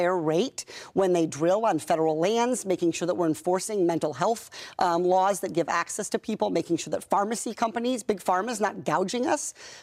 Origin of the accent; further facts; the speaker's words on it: Iowa, United States; I think one of the things about growing up in Iowa is I grew up there in the 1980s during the farm crisis.